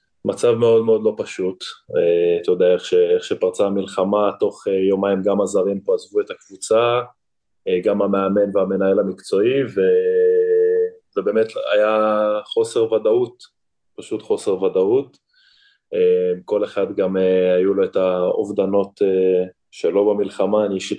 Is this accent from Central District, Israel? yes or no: yes; Hod HaSharon, Central District, Israel; אז באמת גדלתי בהוד השרון, אתה יודע, מהמחלקת ילדים עד לנערים.